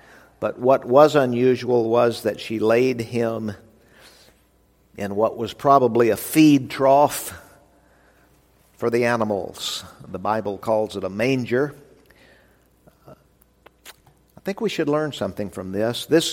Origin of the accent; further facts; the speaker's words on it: Memphis, Tennessee, United States; born there; I was born right here in Memphis in Methodist Hospital.